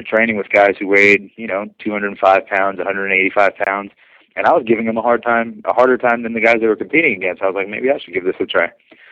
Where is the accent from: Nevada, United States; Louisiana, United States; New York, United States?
New York, United States; Brooklyn; I grew up in Brooklyn, New York, so I'm not too unfamiliar with fighting, I guess.